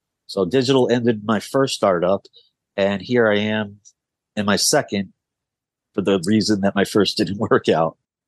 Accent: New York, United States; also born or lived in South; growing up on Long Island was perfect for me. No more, you know, living in the South in a culture shock that I had to acclimate

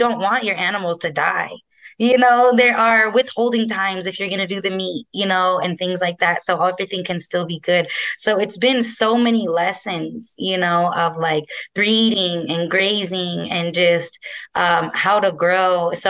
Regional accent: Chico, California, United States; Growing up in Chico, California, they produce a third of the world's nuts.

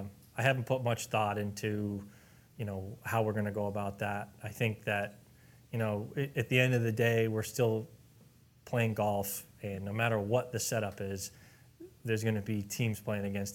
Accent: Vermont, United States; also born or lived in Queens, New York; to school here was a big undertaking from a kid that grew up in Vermont, and living in Queens and being a New Yorker really for 4 years was some of the best times of my life.

